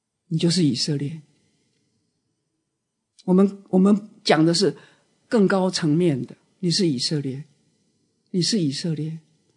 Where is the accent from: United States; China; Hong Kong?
United States; 美国第一个，我是美国人哦，我要跟你们讲啊